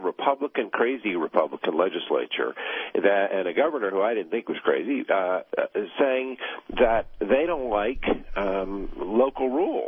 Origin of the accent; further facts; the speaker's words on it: Tennessee, United States; But at the same time, my home state of Tennessee on Monday passed legislation